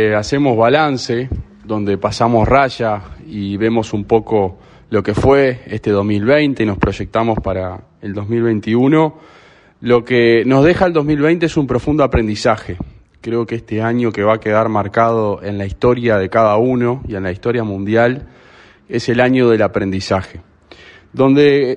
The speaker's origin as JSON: {"language": "Spanish", "country": "Uruguay", "said": "Nos tenemos que enorgullecer de lo que hemos conseguido en este año como uruguayos trabajando todos juntos."}